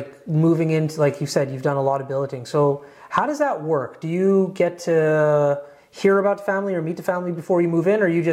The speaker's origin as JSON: {"language": "English", "town": "Fort McMurray", "region": "Alberta", "country": "Canada", "tie": "born or raised there", "said": "I'm born and raised in Fort McMurray, and I've never played hockey out at all."}